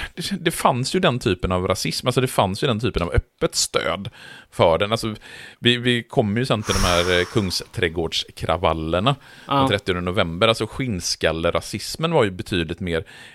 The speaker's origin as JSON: {"language": "Swedish", "town": "Borås", "region": "Västra Götaland County", "country": "Sweden", "tie": "born or raised there", "said": "Jag ville bara nämna det som ett exempel från min uppväxt i Borås på 90-talet."}